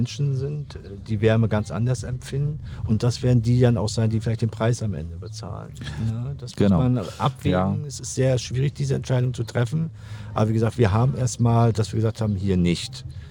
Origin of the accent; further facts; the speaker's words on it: Görn, Germany; born there; ich bin ja hier geboren in Görn und auf der anderen Seite seht ihr mein Geburtshaus stehen.